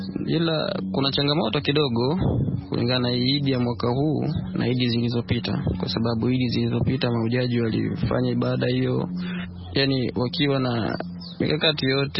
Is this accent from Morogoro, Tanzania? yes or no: no; Mwanza, Tanzania; natokea Mwanza, Tanzania.